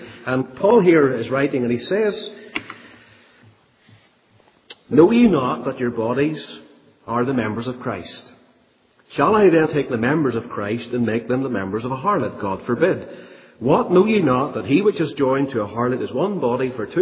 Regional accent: Ballymena, Northern Ireland, United Kingdom; now in East Belfast, United Kingdom; But I come from East Belfast now. I'm the Ballymena man by heart and always will be.

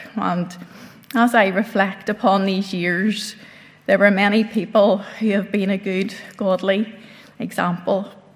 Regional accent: Belfast, Northern Ireland, United Kingdom; I was born in Belfast and I lived there until I was married.

